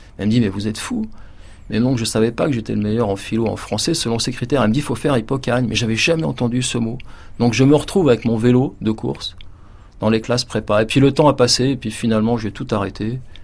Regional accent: Sarcelles, Île-de-France, France; c'est mon enfance à Sarcelles dans des immeubles juste construits.

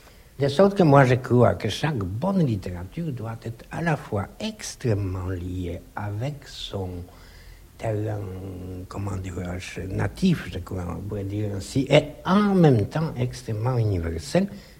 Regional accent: Poland; born there; French is a second language; Le fait même que je suis polonais, que je suis né en Pologne, etc., me lie absolument avec ce pays-là.

